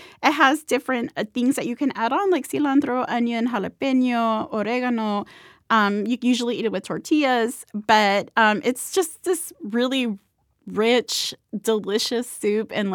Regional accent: National City, California, United States; So I am from National City, and, you know, we're like 7 miles from the border. And I grew up and I still speak English and Spanish to this day.

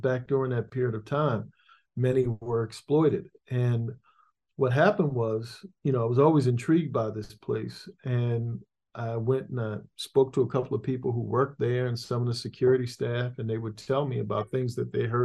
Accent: Annapolis, Maryland, United States; right outside my hometown in Annapolis, Maryland

